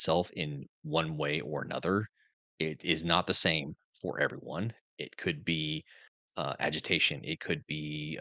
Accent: Indianapolis, Indiana, United States; It happened in Greenwood, Indiana. My hometown was Indianapolis.

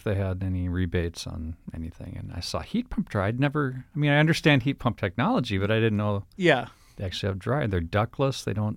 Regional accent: Austin, Minnesota, United States; No, I'm from Austin, Minnesota.

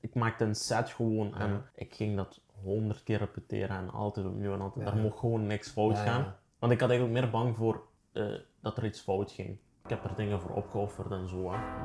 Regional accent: Genk, Flanders, Belgium; Ja, om te beginnen ben ik hier sowieso geboren. Geboren en getogen in Genk. Dus ik ben hier ook opgegroeid. Ik ben hier naar school gegaan.

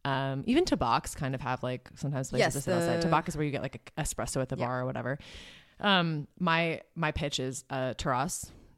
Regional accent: Wisconsin, United States; Which is crazy because I'm from Wisconsin.

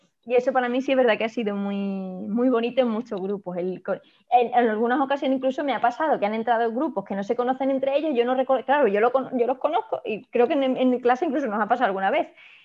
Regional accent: Ronda, Andalusia, Spain; now in Córdoba, Spain; yo no soy de Córdoba, soy de Ronda, pero como cordobesa adoptiva y casi Córdoba corriendo por las venas.

